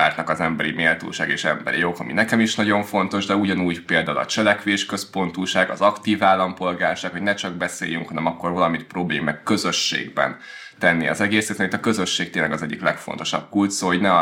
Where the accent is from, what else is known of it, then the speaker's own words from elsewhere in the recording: Ajka, Veszprém County, Hungary; now in Budapest, Hungary; 23 éves vagyok, Ajkán születtem, ott tanultam, most pedig egyetemen vagyok Budapesten